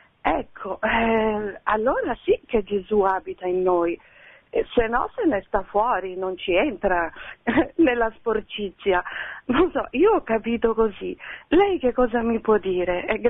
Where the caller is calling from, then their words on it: Liguria, Italy; sono ligure, noi liguri per natura siamo conservatori.